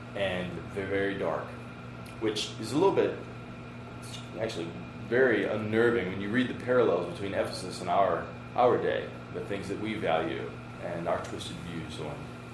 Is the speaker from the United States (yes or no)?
yes; Pennsylvania, United States; All right, see, I'm from Pennsylvania. I'm a Pennsylvanian.